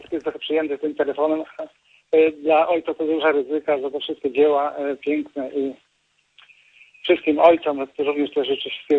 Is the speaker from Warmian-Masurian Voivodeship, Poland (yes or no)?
yes; Giżycko, Warmian-Masurian Voivodeship, Poland; Ja pochodzę z okolic Giżycka.